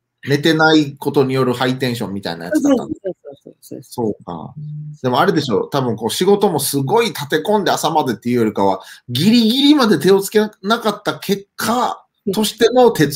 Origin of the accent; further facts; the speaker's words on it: Nara, Japan; 僕らの地元の奈良